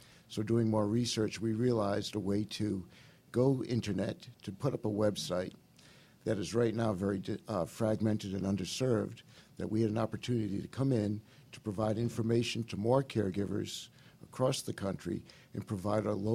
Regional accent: Rhode Island, United States; I'm from Rhode Island originally, and I've been in printing and publishing most of my life.

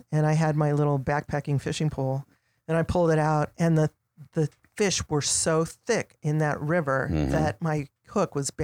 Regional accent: Albuquerque, New Mexico, United States; Well, you know, when I came from Albuquerque, I was not, you know, a country girl.

